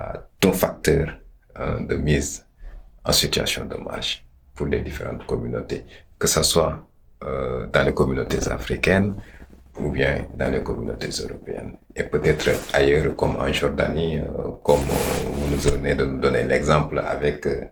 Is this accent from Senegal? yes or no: yes; Senegal; chez nous au Sénégal